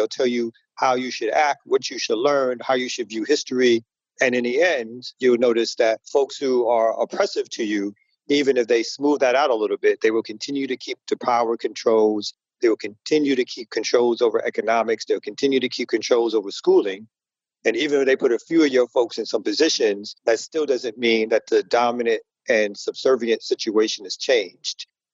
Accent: Brooklyn, New York, United States; now in Atlanta, United States; No, originally I'm from Brooklyn. So Brooklyn is where I started organizing, where I got politicized

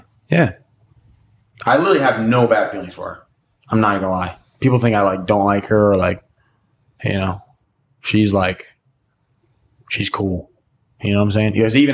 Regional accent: New York City, New York, United States; I'm from New York City. I've been in LA. I've been to Miami a lot.

